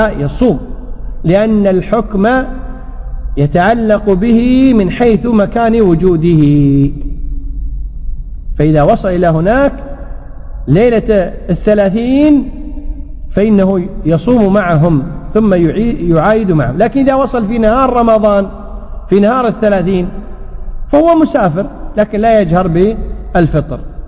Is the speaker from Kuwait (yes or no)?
yes; Kuwait; يعني سافر ضحى يوم العيد عندنا في الكويت ووصل يوم 30 في مصر